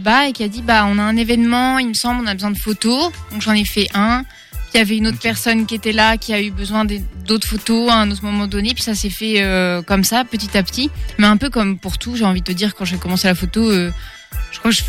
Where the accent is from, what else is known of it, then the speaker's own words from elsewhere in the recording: Algeria; also born or lived in Finland / France; moi je suis finlandaise algérienne, donc je suis née en Finlande, j'ai grandi une grande partie en Algérie, puis en France, et donc j'ai encore ma mère là-bas